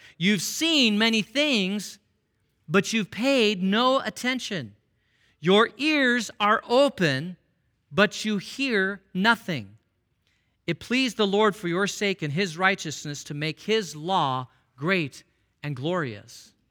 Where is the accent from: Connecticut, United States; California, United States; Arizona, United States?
Arizona, United States; Phoenix; There was a friend of mine, I grew up in Phoenix, and right across the street was a family